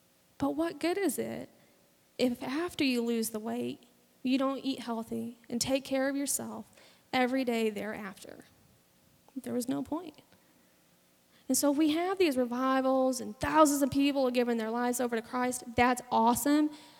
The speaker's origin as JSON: {"language": "English", "region": "Illinois", "country": "United States", "tie": "born or raised there", "said": "I grew up in Illinois, and I remember being younger, and off in the cornfields, you see these giant white tents and music going and tons of people."}